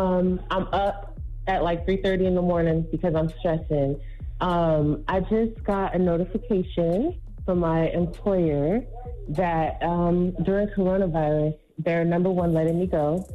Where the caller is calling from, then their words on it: California, United States; I'm calling from Cali.